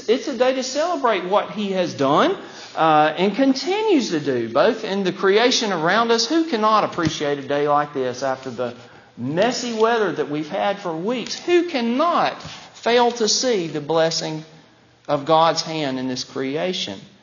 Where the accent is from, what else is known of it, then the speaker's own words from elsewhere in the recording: Alabama, United States; I'm from Alabama.